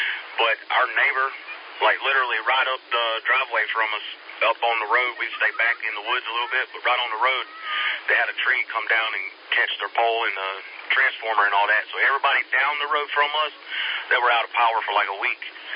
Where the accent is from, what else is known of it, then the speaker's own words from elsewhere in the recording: Myrtle Beach, South Carolina, United States; now in Oconee, United States; I'm originally from Myrtle Beach, and it was kind of quiet on the airways down there, so I never did test out to go get it and moved up here to Oconee